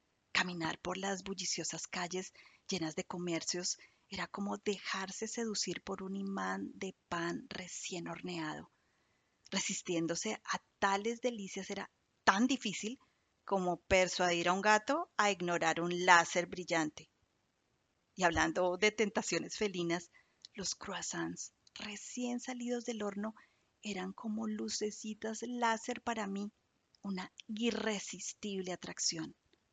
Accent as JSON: {"language": "Spanish", "country": "Colombia", "said": "las mojarras fritas crujientes de las playas de Santa Marta en mi país"}